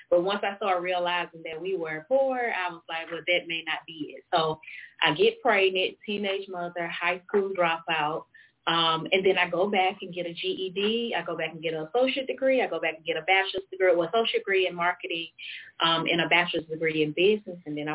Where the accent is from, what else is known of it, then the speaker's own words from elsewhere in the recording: Athens, Georgia, United States; Okay, so I am originally from Athens, Georgia.